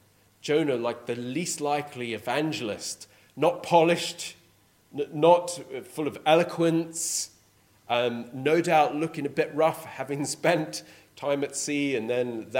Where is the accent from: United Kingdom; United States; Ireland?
Ireland; but you know, I'm Irish.